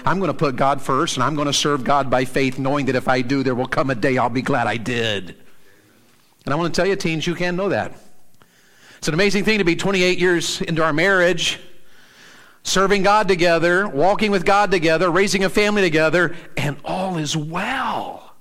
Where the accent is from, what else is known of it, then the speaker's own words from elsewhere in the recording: the South, United States; because I'm from the South, and went to this camp meeting